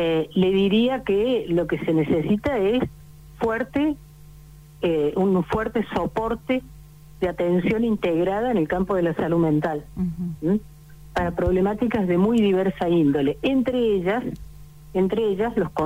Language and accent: Spanish; Córdoba, Argentina; now in Buenos Aires, Argentina; Yo soy cordobesa.